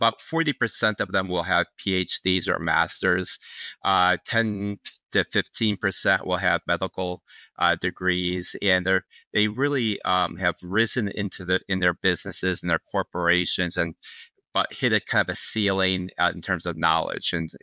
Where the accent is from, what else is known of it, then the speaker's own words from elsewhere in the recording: Ohio, United States; now in Philadelphia, United States; Oh, no, I'm definitely from Ohio. So I used to brag that my little hometown has under 500 people. It turns out I was not bragging enough. It only had about 240 people.